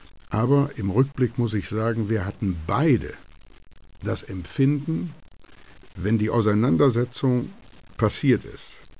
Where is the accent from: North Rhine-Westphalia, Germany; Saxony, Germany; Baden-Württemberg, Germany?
North Rhine-Westphalia, Germany; Wuppertal; in meiner Heimatstadt Wuppertal